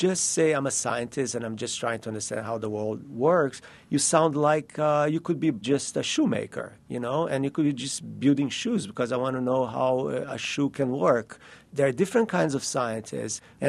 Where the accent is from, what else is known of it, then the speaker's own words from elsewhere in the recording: Rio de Janeiro, Brazil; I grew up in Rio